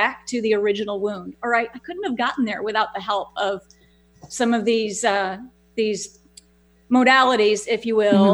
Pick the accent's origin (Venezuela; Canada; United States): United States; Houston, Texas; We had in my hometown where I live here in Houston, we had a category 4 hurricane, 9 tornadoes, and a flood of epic proportions all within 72 hours.